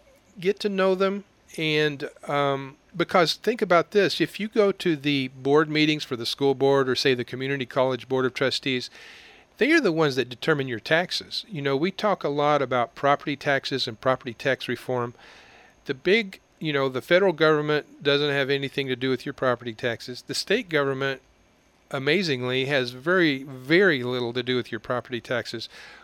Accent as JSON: {"language": "English", "town": "Coffeyville", "region": "Kansas", "country": "United States", "tie": "born or raised there", "said": "it brings back memories from the good old days growing up in Coffeyville, this same room we're in now. My father had a daily radio show."}